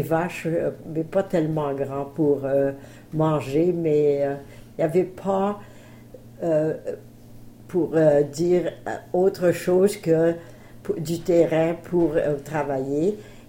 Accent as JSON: {"language": "French", "region": "Bourgogne-Franche-Comté", "country": "France", "tie": "born there", "said": "moi, je suis née sur un quart de section dans la municipalité Lorne. Il n'y avait pas encore le village de Saint-Lupicin. C'était en 1920."}